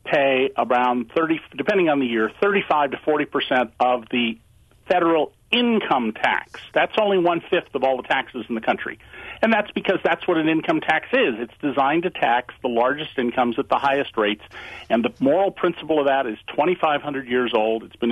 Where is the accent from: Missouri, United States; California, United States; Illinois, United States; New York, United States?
California, United States; because college was free when I grew up in California